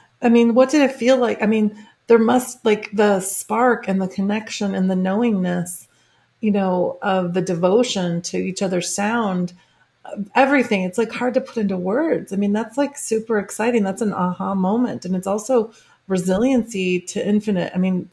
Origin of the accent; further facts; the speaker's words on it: Midwest, United States; We're both from the Midwest, by the way, everyone.